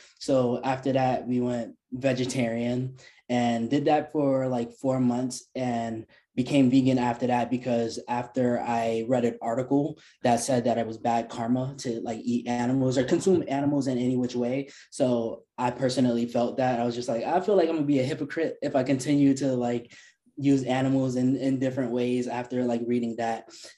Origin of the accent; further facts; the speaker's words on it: New York City, New York, United States; I was born and raised in New York, in the Lower East Side, actually. I currently live in Brooklyn, but I'm from the Lower East Side